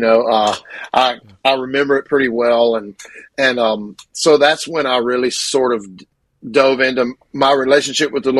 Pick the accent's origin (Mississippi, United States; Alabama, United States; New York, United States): Mississippi, United States; Grenada; born there; And so I was born in Grenada, Mississippi